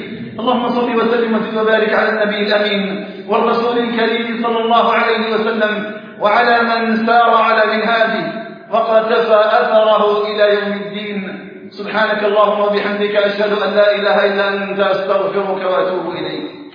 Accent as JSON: {"language": "Arabic", "country": "Algeria"}